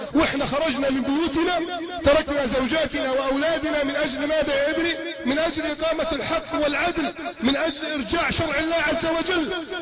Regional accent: Cairo, Cairo Governorate, Egypt; يحكي لي أحد المشايخ في ميدان التحرير عندنا في القاهرة،

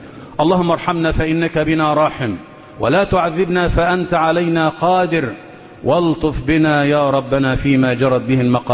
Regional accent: Egypt; اللهم احفظ بلادنا مصر من كل مكروه وسوء

